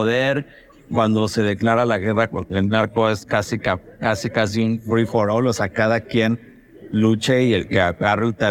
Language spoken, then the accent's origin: Spanish; Sinaloa, Mexico; yo estoy contigo porque yo soy de Sinaloa.